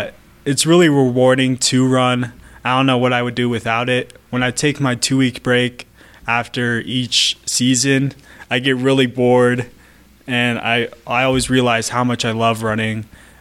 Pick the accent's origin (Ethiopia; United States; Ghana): Ethiopia; Yeah, so me and my brother, we are originally from Ethiopia.